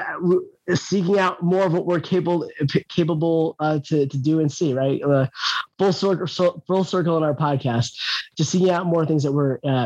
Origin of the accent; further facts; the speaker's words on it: Chicago, Illinois, United States; I grew up here in the Jordan era, and definitely grew up with a family that loves sports.